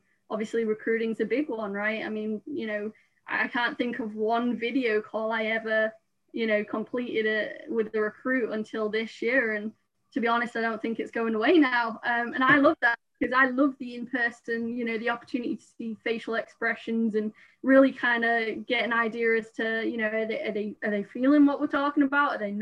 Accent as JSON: {"language": "English", "town": "Richmond", "region": "Yorkshire and the Humber", "country": "United Kingdom", "lives_now": "United States", "said": "so I am from England, and Richmond is really in the northeast of England, and I don't have any family in the States."}